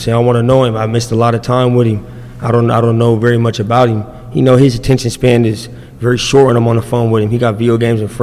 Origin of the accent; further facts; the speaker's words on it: Chico, California, United States; I'm from Chico, California.